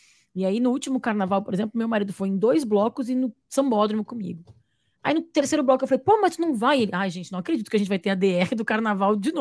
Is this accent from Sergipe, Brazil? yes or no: no; Rio Grande do Sul, Brazil; now in São Paulo, Brazil; eu não sou de São Paulo, nem ele. Ele é do Rio, eu sou do Rio Grande do Sul.